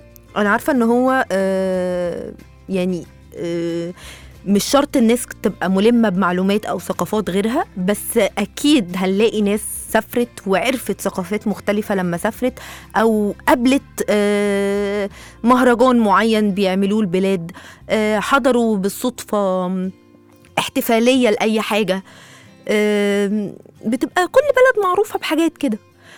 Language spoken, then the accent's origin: Arabic; Egypt; عن عادات وتقاليد عندنا في مصر برضو يقولها لنا